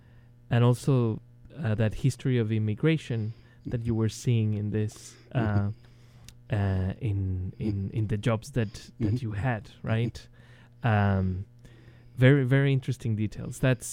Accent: Santiago, Santiago Metropolitan Region, Chile; I am from Chile. I grew up in Santiago, the capital of Chile. I do remember learning how to read in Spanish with the Silabario.

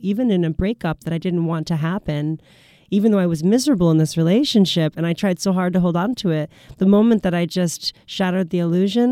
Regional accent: Rockford, Illinois, United States; now in Madison, United States; Well, I've performed plenty of places in my hometown of Rockford, Illinois. And then when I moved to Madison

